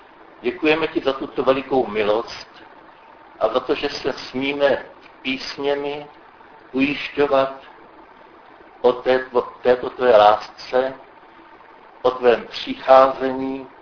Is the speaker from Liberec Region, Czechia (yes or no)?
yes; Liberec, Liberec Region, Czechia; já jsem z Liberce, to je 100 kilometrů odsud